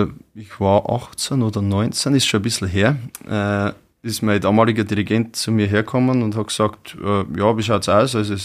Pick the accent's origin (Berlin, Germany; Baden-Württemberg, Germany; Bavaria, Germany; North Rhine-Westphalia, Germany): Bavaria, Germany; Neunburg vorm Wald; aus Neuenburg vom Wald, bin 37 Jahre jung und spiele jetzt seit meinem 5. Lebensjahr Blasmusik.